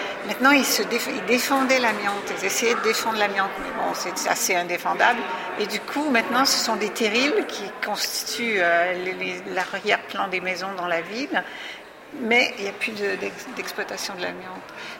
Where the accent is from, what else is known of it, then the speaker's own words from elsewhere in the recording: Quebec, Canada; parce que je suis québécoise